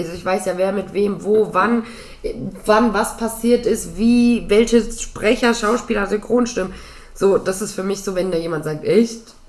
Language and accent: German; Spain; Das ist meine Kindheit in Spanien.